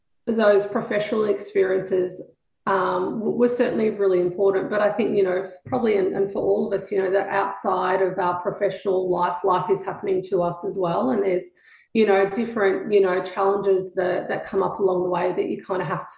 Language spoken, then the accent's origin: English; Williamstown, Victoria, Australia; I think the other thing is that kind of like growing up in Williamstown, like a lot of the players actually lived locally.